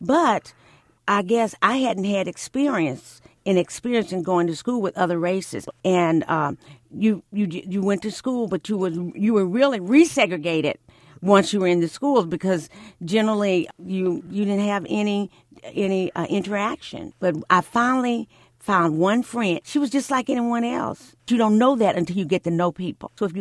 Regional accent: Mississippi, United States; also born or lived in Hernando; I was born in Hernando, Mississippi, in the country. When I was a little girl, we moved to the Delta area because we needed to make more money by picking cotton.

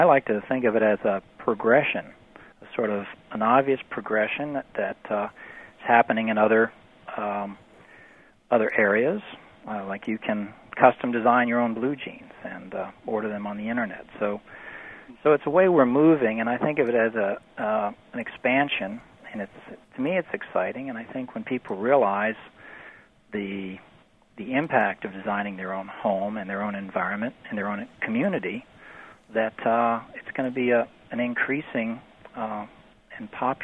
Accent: New Orleans, Louisiana, United States; But yeah, I come from New Orleans, where we have wonderful housing stock of double shotgun houses

